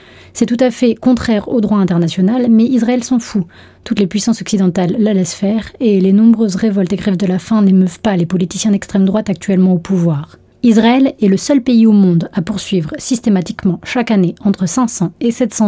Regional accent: France; Moi, j'ai grandi en France

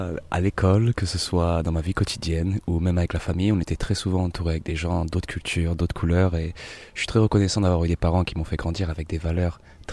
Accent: DR Congo; born there; Je suis né pendant une guerre civile au Zaïre, où mes parents habitaient depuis déjà plusieurs années.

